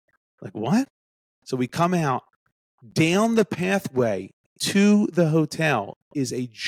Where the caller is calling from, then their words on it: Philadelphia, Pennsylvania, United States; I'm back in Philly.